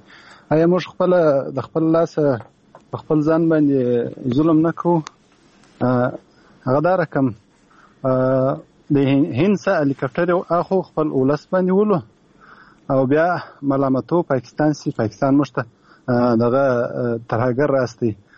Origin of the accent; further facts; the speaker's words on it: Afghanistan; موږ افغانان، موږ خو څه د چا غلامان نه یو